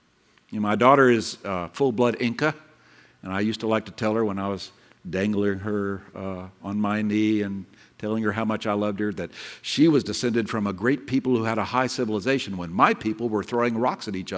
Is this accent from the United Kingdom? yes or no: no; Ireland; And being Irish, I like Patrick's.